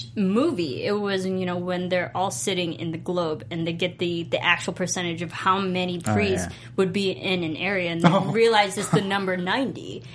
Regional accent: Philippines; and as a Filipino, I was like, holy crap, there's so many cases in Philippines

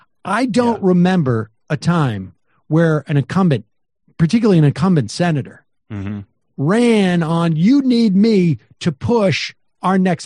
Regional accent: Massachusetts, United States; and that doesn't, you know, look, I grew up in Massachusetts, and I can tell you that like the knee jerk assumption about a Kennedy is that they are on the left margin of the party.

